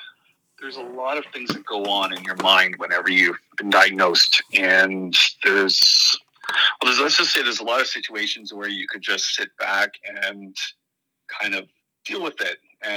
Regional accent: Ontario, Canada; I was born and raised in Eastern Ontario. I moved to the Southwest area of Ontario back in 2002 after college.

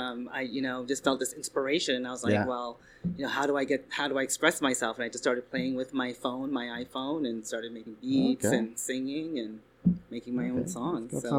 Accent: Kitchener, Ontario, Canada; also born or lived in Montreal / New York; I was born in Montreal, raised in Kitchener, and moved to New York at a young age, and have just come back recently.

